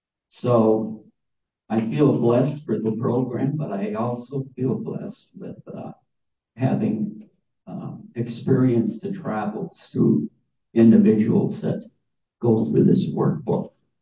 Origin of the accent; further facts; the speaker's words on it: Ireland; Being Irish, one of the traditions in the Celtic is the Amantara, which means the connection of the souls.